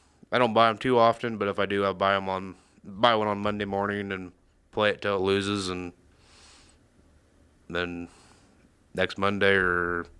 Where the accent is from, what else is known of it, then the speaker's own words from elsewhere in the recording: Illinois, United States; Well, like I said, I'm from Illinois and work in Fort Madison, Iowa